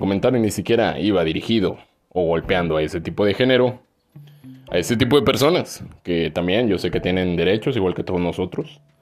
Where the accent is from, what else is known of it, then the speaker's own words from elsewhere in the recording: Monterrey, Nuevo León, Mexico; de Monterrey, Nuevo León. De Monterrey, Nuevo León, sí señor. Regiomontanos.